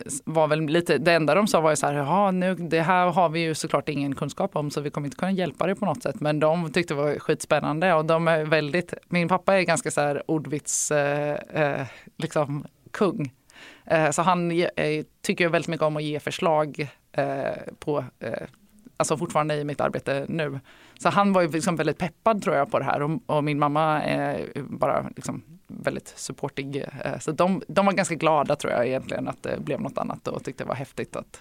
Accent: Jönköping, Jönköping County, Sweden; på distans från Jönköping där jag kommer ifrån.

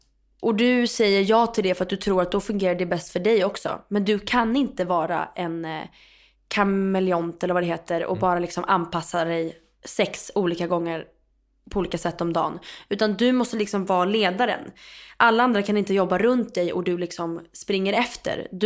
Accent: Stockholm, Stockholm County, Sweden; jag är uppvuxen och född på Grevgatan. mitt på Karlaplan.

